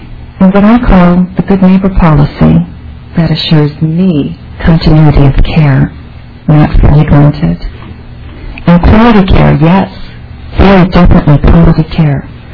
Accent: Virginia, Minnesota, United States; now in St. Paul, United States; I grew up in Virginia, Minnesota. I graduated from St. Scholastica in Duluth, and after graduation accepted a position here in St. Paul, and that's as far south as I got. The Twin Cities have been my home since 1976.

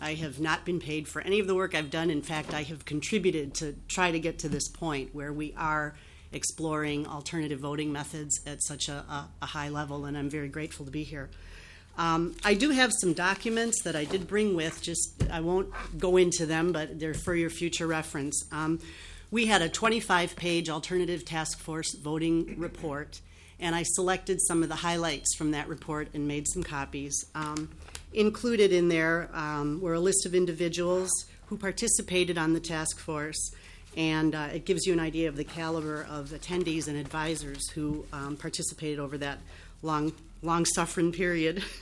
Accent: Hopkins, Minnesota, United States; I am from Hopkins.

